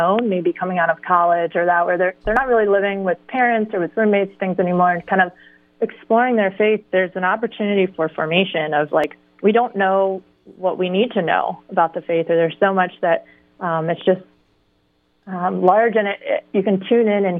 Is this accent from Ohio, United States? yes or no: yes; Tipp City, Ohio, United States; now in Columbus, United States; I am from Tipp City, Ohio, near the Dayton area.